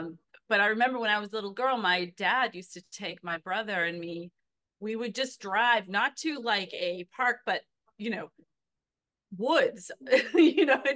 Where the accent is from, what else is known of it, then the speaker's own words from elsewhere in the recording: Burlington, Massachusetts, United States; now in Boston, United States; I grew up in Burlington, Massachusetts, which is just about 12 miles north of the city. But I've been living in Boston proper for about 20 years